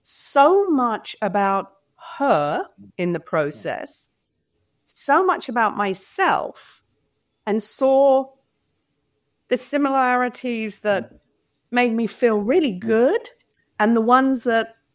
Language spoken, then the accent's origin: English; England, United Kingdom; when growing up in England, I was lucky enough to have Monty Python and all these great comedians and comedy shows